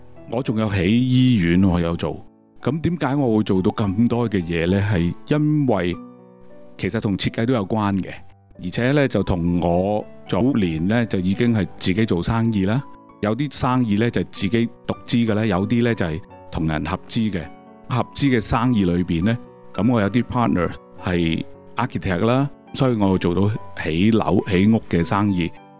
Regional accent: Hong Kong; 咁我都是一个在香港屋邨长大的小朋友嚟嘅啫，嗰阵时一路都喺香港读书啦、成长啦，喺理工设计毕业啦

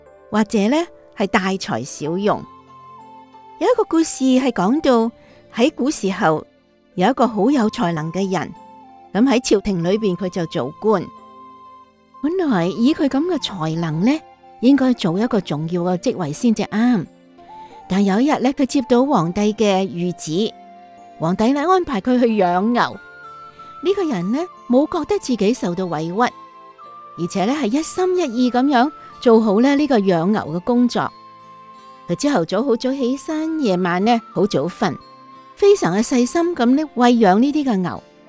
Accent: China; 朋友，我们中国人有一句话说，杀鸡焉用牛刀

